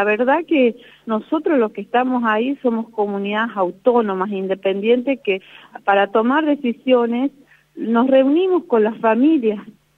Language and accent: Spanish; Jujuy, Argentina; igual pase lo que pase, nosotras las comunidades, el pueblo jujeño, yo creo que cada docente